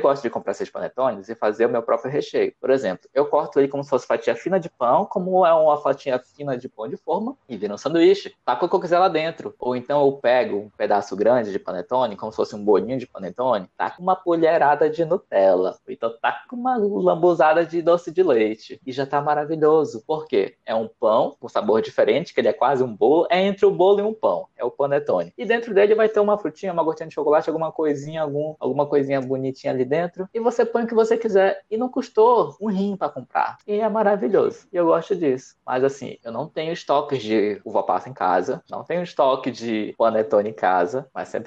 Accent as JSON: {"language": "Portuguese", "region": "Amazon", "country": "Brazil", "moved": "yes", "said": "Eu estou longe da minha terra desde 2016. O que eu tenho saudade de lá são de algumas comidas bem pontuais, né? Porque as comidas da Amazônia são exóticas, diferentosas."}